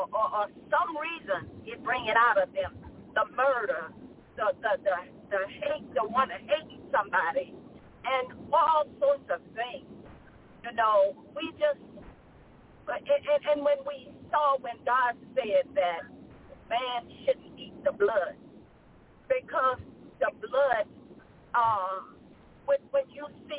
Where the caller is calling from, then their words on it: Baton Rouge, Louisiana, United States; I am calling from Baton Rouge. I'm leaving out of Baton Rouge.